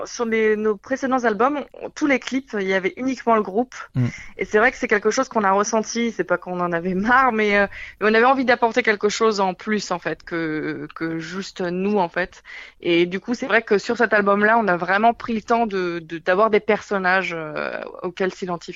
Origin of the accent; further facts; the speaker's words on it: France; En fait, c'est vrai qu'on est français, mais il y a beaucoup de nos fans qui ne savent pas qu'on est français